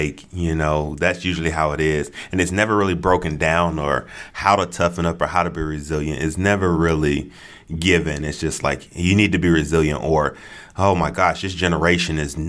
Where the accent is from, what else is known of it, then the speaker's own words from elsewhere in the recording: Florida, United States; also born or lived in Atlanta, Georgia; I was born in Georgia. I was born in Atlanta, Georgia. And we moved around in Georgia for a little bit. And then we made like a big family move to Florida.